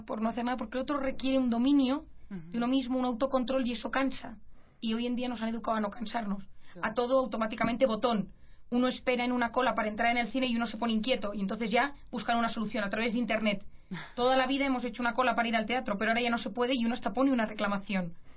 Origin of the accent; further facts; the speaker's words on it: Spain; moved away; al menos en mi país, en España, tuvo muchísima resonancia